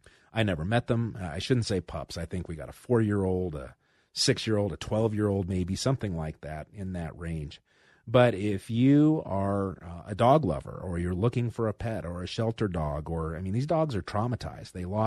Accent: Denver, Colorado, United States; I was born in Denver, St. Joseph's Hospital. I grew up in Washington Park. I lived in Littleton and over by University Park. I love Denver.

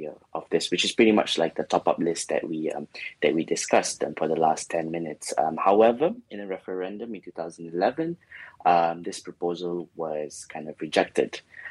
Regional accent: Sarawak, Malaysia; I'm from Sarawak

